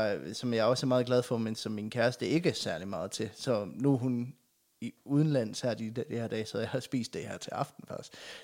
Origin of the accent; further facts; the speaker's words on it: Aulum, Central Denmark Region, Denmark; Og jeg er jo fra Aulum